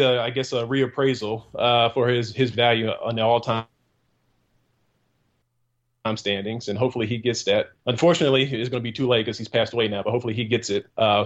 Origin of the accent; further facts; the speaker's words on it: Houston, Texas, United States; but yeah, my first memories of Moses were just, I grew up near Houston. So, like, my dad is from Houston.